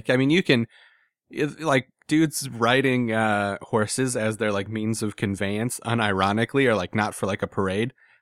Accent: Dayton, Ohio, United States; And I was from Dayton, which Dayton, you know, it's in Ohio and everything, but it's, you know, a sizable city.

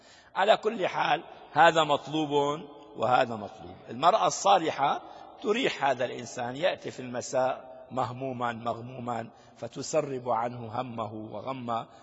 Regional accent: Syria; هذه هنا في البلاد ما في، منا عندنا في سوريا قد يوجد من موديل 1950

